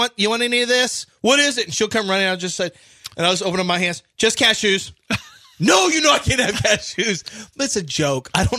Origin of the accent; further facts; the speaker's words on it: India; I'm Indian. I'm sure I'd think it's funny.